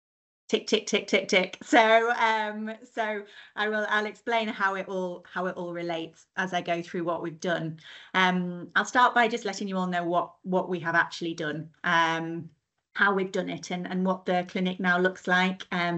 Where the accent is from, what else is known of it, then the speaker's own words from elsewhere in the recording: Morecambe, North West England, United Kingdom; born there; I'm a GP as well in Morecambe. I was born in Morecambe and I'm now working in Morecambe. So I haven't been far apart from a brief 8 years in the Northeast.